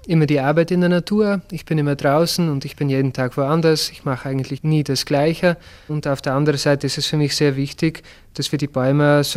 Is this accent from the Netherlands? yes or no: yes; Netherlands; born there; German is a second language; Ich bin gebürtiger Niederländer. Also ich habe den Beruf früher in den Niederlanden gelernt.